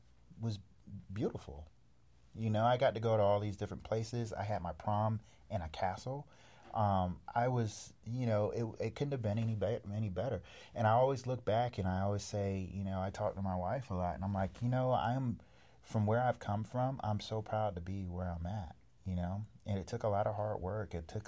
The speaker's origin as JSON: {"language": "English", "country": "Germany", "tie": "born or raised there", "said": "Yeah, they used to call me … But yeah, and then I went to Germany. I grew up in Germany."}